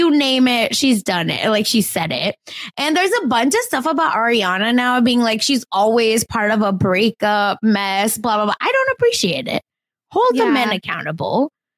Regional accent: India; accent: Indian; My Indian accent has been so thick these past 2 weeks.

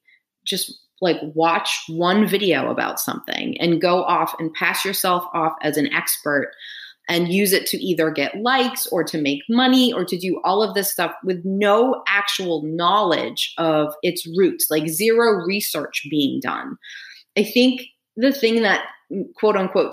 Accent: United Kingdom; I am very British and I appear very British.

